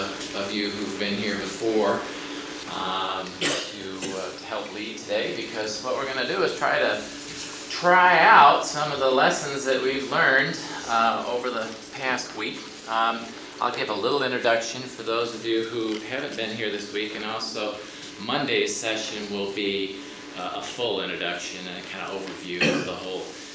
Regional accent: Chicago, Illinois, United States; I was born and raised in Chicago, and I worked in some of the toughest neighborhoods in Chicago.

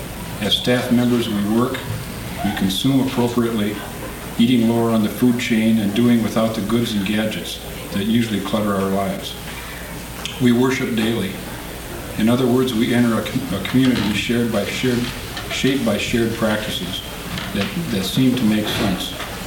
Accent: Duluth, Minnesota, United States; I'm from Duluth, Minnesota.

